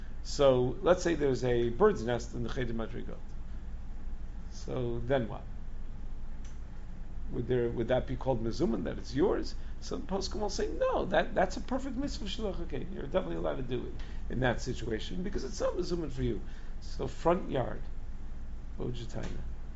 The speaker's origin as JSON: {"language": "English", "country": "Israel", "said": "I come from Israel recently."}